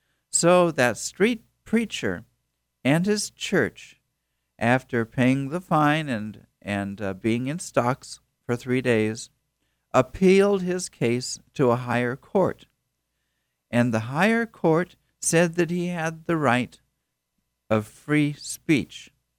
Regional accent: United States; born there; And I thank God that I was born here in America.

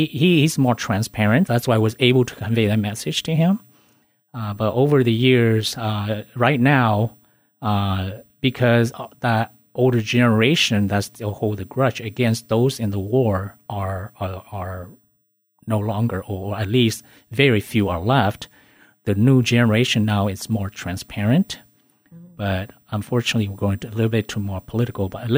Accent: United States; And those were my friends that I grew up with. It was very, very difficult growing up in the United States.

